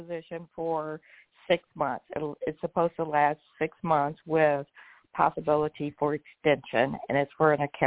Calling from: Georgia, United States

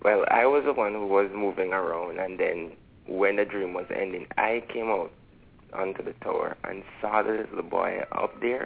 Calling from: Kingston, Jamaica; Jeez, yes … calling from Kingston, Jamaica.

